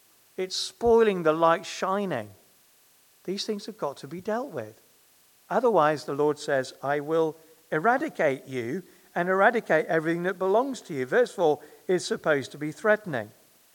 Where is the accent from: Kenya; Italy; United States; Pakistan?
Kenya; Nairobi; When I was a boy growing up in Nairobi, there was a new shop opened